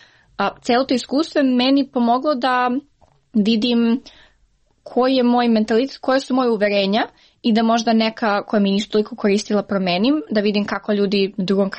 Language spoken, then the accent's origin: Serbian; Niš, Southern and Eastern Serbia, Serbia; imam loš akcent kad pričam engleski, imam akcent kad pričam srpski, što sam iz Niš